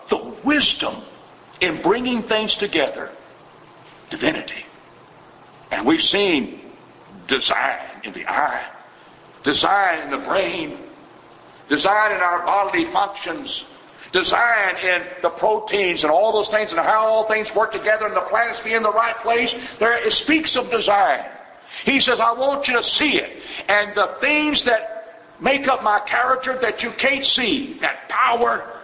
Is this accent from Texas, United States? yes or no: yes; Dallas, Texas, United States; born there; I was born in Dallas. Born in a hospital that burned down.